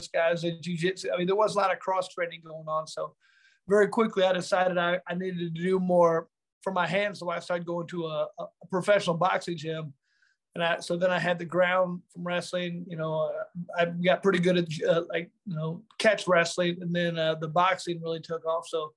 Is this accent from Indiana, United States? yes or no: yes; Indianapolis, Indiana, United States; Man, I grew up south side of Indianapolis, which is about 3 hours away from Chicago, just kind of Midwest.